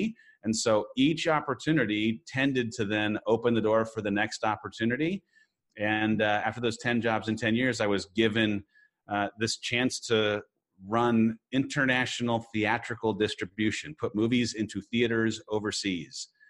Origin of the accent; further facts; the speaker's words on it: San Clemente, California, United States; now in Austin, United States; I grew up not far away from where you did, down in Southern California. I grew up in San Clemente.